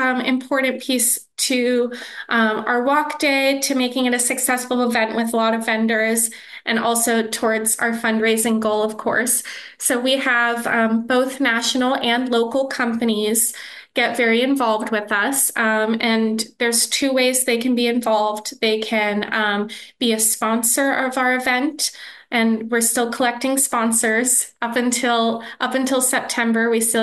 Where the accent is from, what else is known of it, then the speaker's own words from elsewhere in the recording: Pittsburgh, Pennsylvania, United States; I'm from Pittsburgh. I went to Schenley High School in Oakland